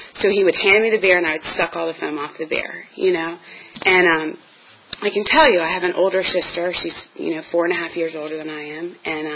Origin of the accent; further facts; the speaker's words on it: Arlington, Virginia, United States; now in Roanoke, United States; you know, I'm from Arlington.